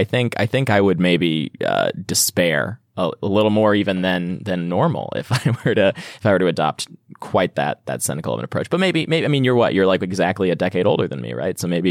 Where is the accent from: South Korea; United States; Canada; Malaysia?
United States; Missouri; from my home state of Missouri